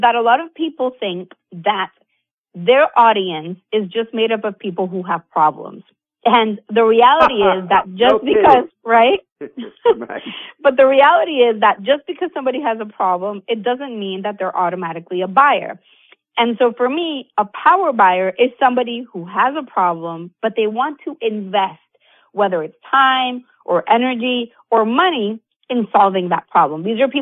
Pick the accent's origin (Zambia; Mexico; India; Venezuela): Venezuela; moved away as an adult; now in United States; I'm originally from Venezuela. In 2015, I moved to the U.S. and had to find a way to build my business from scratch here because I didn't have a network.